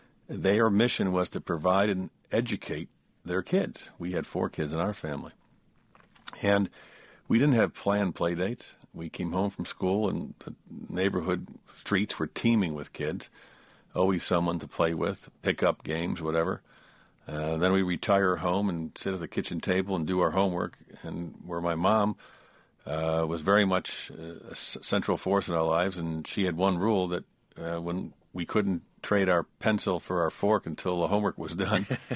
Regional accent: Ireland; So my life was very much intertwined with being Irish, being Catholic, John Kennedy being elected president

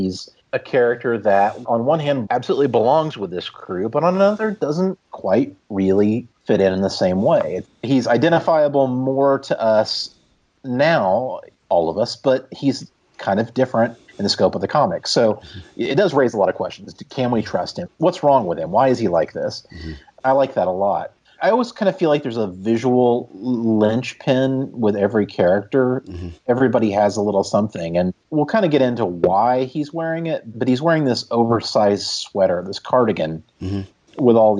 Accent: Joplin, Missouri, United States; So the band is from my hometown, Joplin, Missouri.

